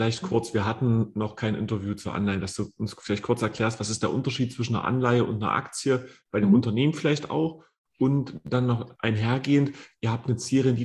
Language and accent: German; Saxony-Anhalt, Germany; Ich komme aus Südsachsen-Anhalt. Ich weiß nicht, wie du das kennst. Das war zu DDR-Zeiten ja eine ganz große.